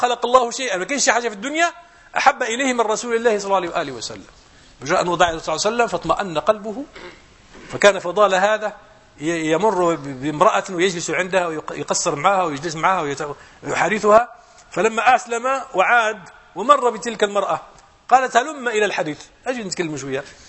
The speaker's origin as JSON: {"language": "Arabic", "country": "Morocco", "said": "مرة في عندنا في المغرب كان في البرلمان المغربي"}